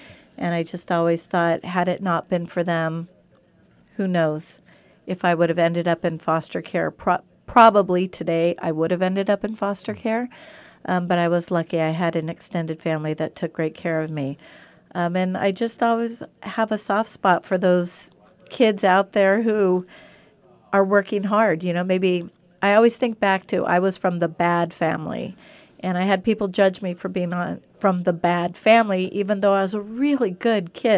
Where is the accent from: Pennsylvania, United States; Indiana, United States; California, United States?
California, United States; San Diego; No, I grew up in San Diego.